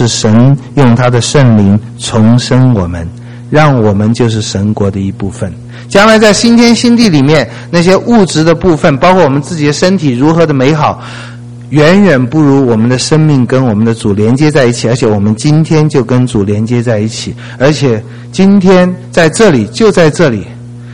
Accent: China; 我真觉得我们中国人有太多太多的不安

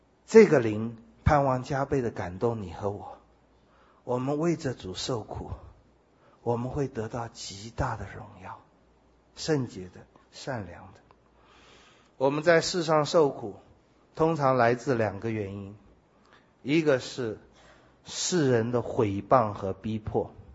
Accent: China; 其实我们中国人很懂这些，我们懂得忍，为了要得到前面的好处。

